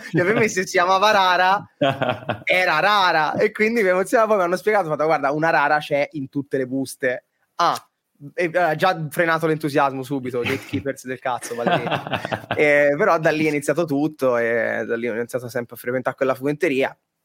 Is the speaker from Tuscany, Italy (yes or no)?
yes; Piombino, Tuscany, Italy; now in Milan, Italy; Io andavo in una fumetteria a Piombino, saluto tutti i piombinesi, la mia città natale, ora sto a Milano però ero di Piombino